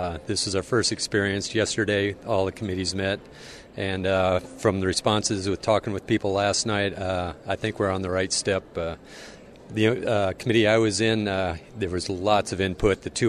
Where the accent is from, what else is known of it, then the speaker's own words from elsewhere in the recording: Summers, Iowa, United States; Summers, Iowa. It's kind of north central part of Iowa. Small farmer feeder. Feed out some yearlings there. Raise some corn, soybeans. Enjoy the flatlands of Iowa there.